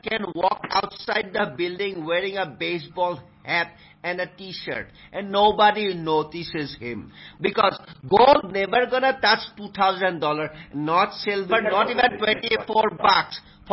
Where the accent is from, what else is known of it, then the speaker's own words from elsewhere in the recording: New Jersey, United States; No, I'm not from New York City. I'm from New Jersey.